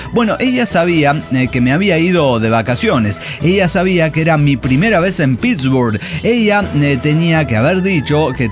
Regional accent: Mexico; Como buen mexicano

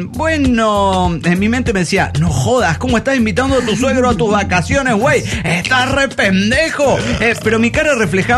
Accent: León, Guanajuato, Mexico; de León, Guanajuato, México.

